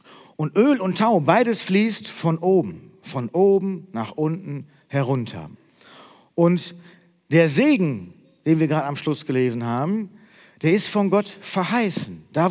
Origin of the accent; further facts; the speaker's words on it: North Rhine-Westphalia, Germany; ich sage ja nicht, ich bin Nordrhein-Westfaler, wenn ich irgendwo hinfahre. Ich sage, ich bin Deutscher.